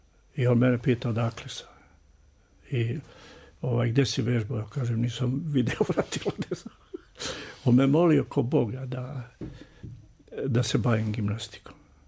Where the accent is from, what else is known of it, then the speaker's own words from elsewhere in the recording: Banja Luka, Republika Srpska, Bosnia & Herzegovina; also born or lived in Kačulica / Čačak / Belgrade; ja ne živim ni u Banja Luci, gdje sam najveći deo života proveo. Ni u Kačulica gdje sam rođen, ni u Čačku gdje sam gimnaziju završio. Ni u Beogradu gdje sam studirao